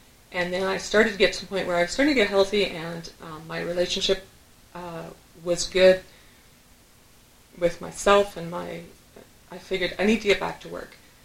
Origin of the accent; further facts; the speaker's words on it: Spruce View, Alberta, Canada; I grew up in Spruce View, Alberta, a farming community of Danish people, and we were Dutch. So we blended in well.